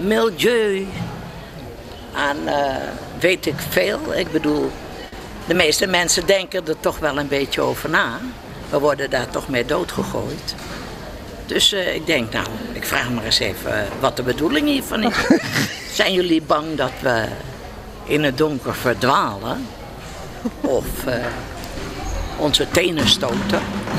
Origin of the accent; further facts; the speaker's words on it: Amsterdam, North Holland, Netherlands; Ik kom uit Amsterdam.